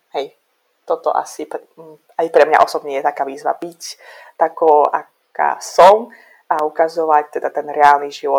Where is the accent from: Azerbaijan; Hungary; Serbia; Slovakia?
Azerbaijan; moved away; tú dlhú, ktorú som absolvovala, už počnúc tým, že som odišla z Azerbajdžanu